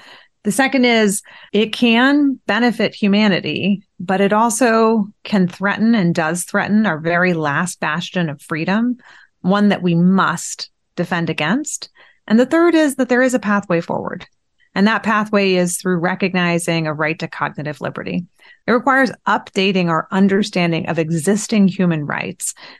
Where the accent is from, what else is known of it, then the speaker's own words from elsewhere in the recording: United States; I'm Iranian American.